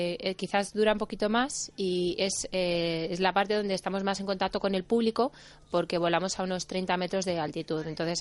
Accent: Bilbao, Basque Country, Spain; also born or lived in England; now in Madrid, Spain; Sí, sí, sí, soy de Bilbao.

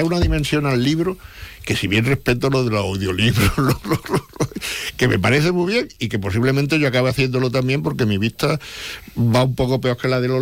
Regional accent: Granada, Andalusia, Spain; Y yo que vengo de Granada, me acuerdo que había dos o tres librerías que estaban muy vinculadas a la universidad.

